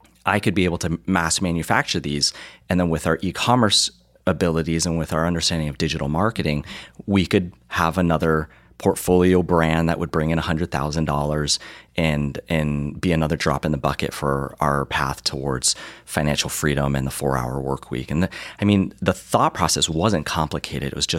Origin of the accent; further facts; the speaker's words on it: Canada; You know, we grew up in Canada and did a lot of camping.